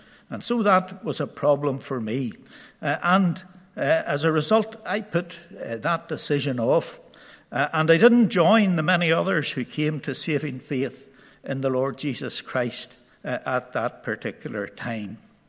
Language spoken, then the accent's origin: English; Crossgar, Northern Ireland, United Kingdom; I want to say a little bit now about growing up in the Crossgar congregation. I spent my formative years there